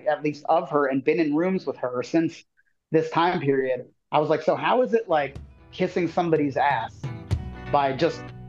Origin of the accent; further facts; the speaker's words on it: Indiana, United States; I grew up in the Midwest in Southern Indiana, and I come from like the cool college town or whatever, but I grew up outside of the college town, like in the woods.